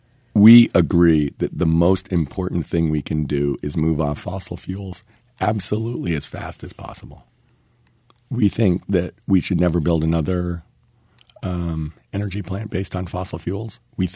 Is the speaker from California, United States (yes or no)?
yes; San Francisco, California, United States; Yeah, I'm from San Francisco, California.